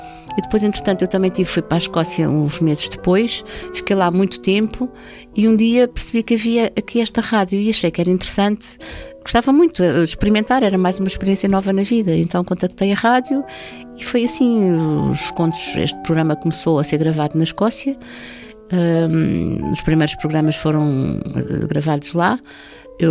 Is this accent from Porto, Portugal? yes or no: no; Lisbon, Portugal; Então, eu cresci em Lisboa, aqui no Restelo.